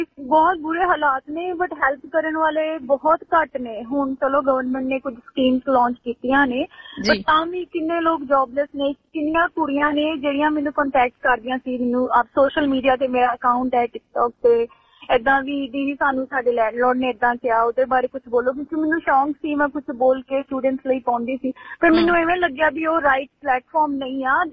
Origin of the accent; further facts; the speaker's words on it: Amritsar, Punjab, India; ਮੈਂ ਸ਼ਹਿਰ ਅੰਮ੍ਰਿਤਸਰ ਤੋਂ ਹਾਂ, ਪੰਜਾਬ ਤੋਂ